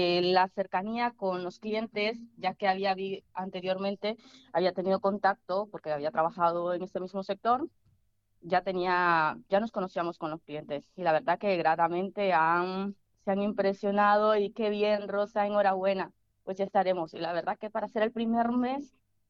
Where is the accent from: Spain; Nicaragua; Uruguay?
Nicaragua; soy de Nicaragua.